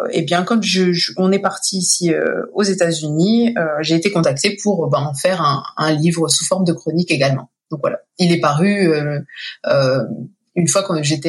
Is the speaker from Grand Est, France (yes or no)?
yes; Langres, Grand Est, France; now in United States; Je viens du nord-est de la France, de, on va dire, Langres, mais c'est pas tellement.